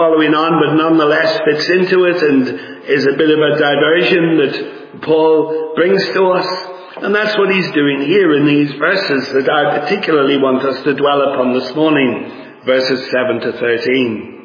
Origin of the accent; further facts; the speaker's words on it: Northern Ireland, United Kingdom; also born or lived in Newcastle upon Tyne; I was brought up in Northern Ireland, although I wasn't born there. I was born in Newcastle on Tyne. But we went to a large Brethren church